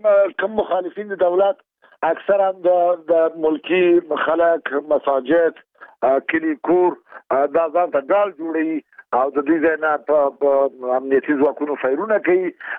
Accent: Afghanistan; زه یو افغان یم، د افغان په صدر ما هیله دا ده چې دواړه خواوې جنگ بند کړي

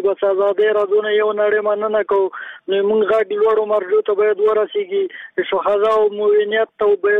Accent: Nangarhar, Afghanistan; مونږ د ننګرهار معلولین

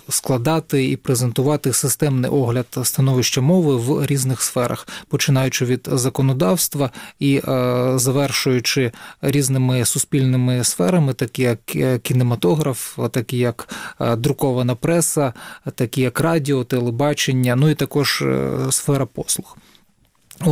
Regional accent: Donetsk Oblast, Ukraine; в моїй рідній Донецькій області

